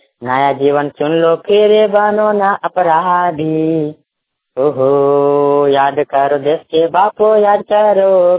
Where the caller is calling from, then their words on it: Jharkhand, India; ग्राम सरकारी पिछागना प्रखंड किसान जिला हजारीबाग से बोल रहा हूँ।